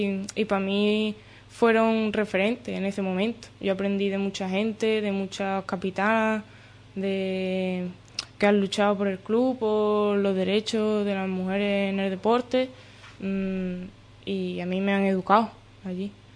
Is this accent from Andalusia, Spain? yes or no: yes; Seville, Andalusia, Spain; Yo soy de Sevilla desde pequeña, mi familia es de Sevilla.